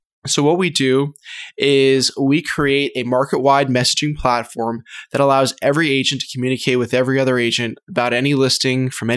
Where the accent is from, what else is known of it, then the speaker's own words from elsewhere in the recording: Florida, United States; So I grew up in South Florida and went to the University of Florida for school as well.